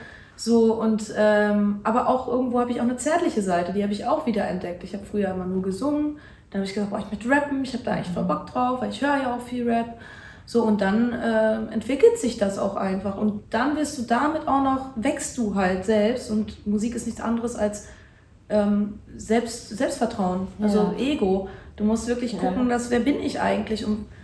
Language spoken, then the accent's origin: German; Germany; born there; Ich bin zwar in Deutschland geboren, aber wir sind halt, bis ich glaube ich 6 war, eigentlich immer halbjährlich hin und her geflogen.